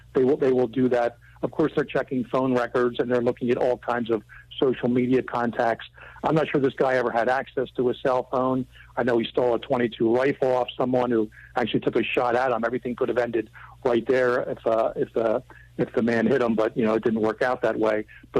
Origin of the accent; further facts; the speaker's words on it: Pennsylvania, United States; even though it's relatively warm now in the southeastern Pennsylvania area, which, by the way, is my hometown